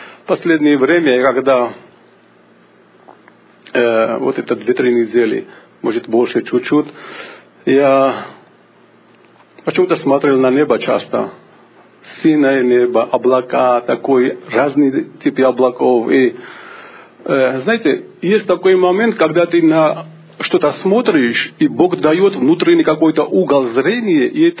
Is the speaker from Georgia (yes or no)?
yes; Georgia; Russian is a second language; Короче, вы знаете, что я из Грузии, у меня грамматика русская нет, я знаю разговорный русский язык